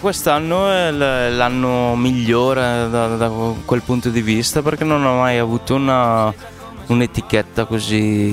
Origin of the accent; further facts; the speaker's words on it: Brescia, Lombardy, Italy; il 10 di giugno invece sarò dalle mie parti a Brescia con tutta la band.